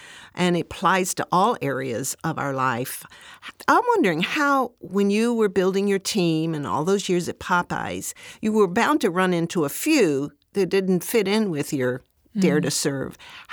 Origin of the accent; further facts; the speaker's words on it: Atlanta, Georgia, United States; You live in Atlanta, my hometown, so I love that.